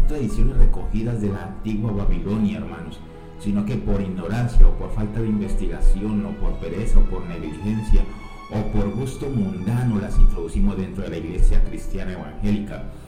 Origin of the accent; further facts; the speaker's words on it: Colombia; accent: Colombian; now in Lanzarote, Spain; por mi acento y por mi tono de voz se darán cuenta que soy colombiano, colombiano residente en España.